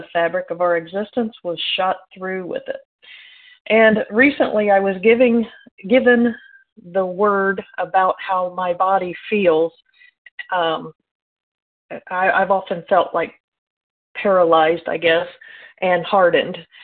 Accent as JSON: {"language": "English", "region": "Indiana", "country": "United States", "said": "I am from Indiana."}